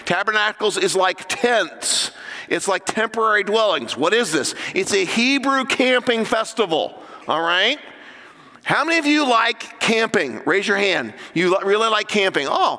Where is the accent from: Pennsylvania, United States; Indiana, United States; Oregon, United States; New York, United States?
Indiana, United States; Indianapolis; He actually made up a separate scavenger hunt list just for me, a city slicker, right? I'm from Indianapolis.